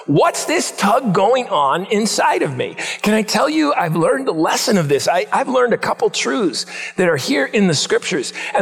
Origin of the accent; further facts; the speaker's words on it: Boston, Massachusetts, United States; When I was growing up in Boston in the 1960s